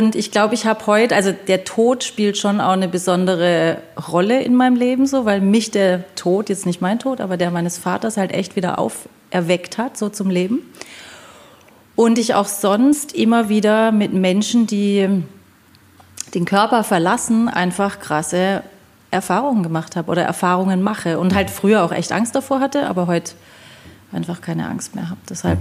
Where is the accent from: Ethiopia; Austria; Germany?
Germany; Neckargartach, Baden-Württemberg; Und deswegen bin ich schon immer in Neckargattach groß geworden.